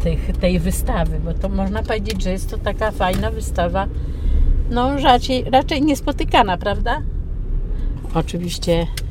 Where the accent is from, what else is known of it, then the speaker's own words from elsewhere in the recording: Pionki, Masovian Voivodeship, Poland; najbliższą rodzinę miałam w Pionkach, bo pochodzę z Pionek, z okolic Radomia.